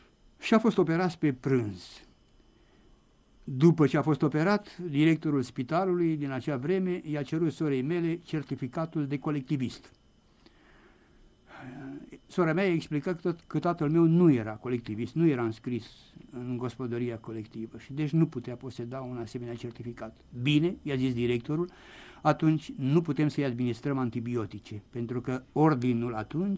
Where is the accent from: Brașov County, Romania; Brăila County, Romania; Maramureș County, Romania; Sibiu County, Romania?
Brașov County, Romania; Satul meu este un sat de margine, de sub munți. Nu putea nimeni să ia o căruță, o sanie și să plece la Făgăraș cu ea.